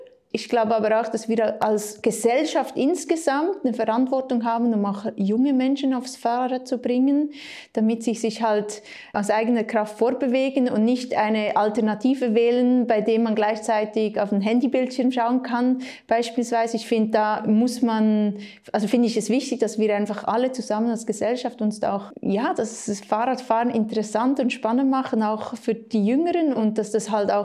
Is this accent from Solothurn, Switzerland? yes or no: yes; Solothurn, Switzerland; Ich bin nicht Züricherin, nein. Ich komme aus dem Westen, aus Solothurn, wo ich auch heute noch lebe, aber ich arbeite hier in Zürich.